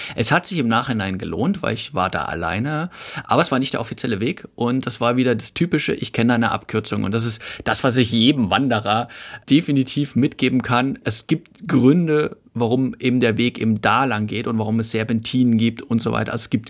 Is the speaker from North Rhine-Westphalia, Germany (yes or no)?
no; Saxony, Germany; die sächsische und böhmische Schweiz, also über das Elbsandsteingebirge, also mein Home-Territorium quasi, mein Heimat-Territorium.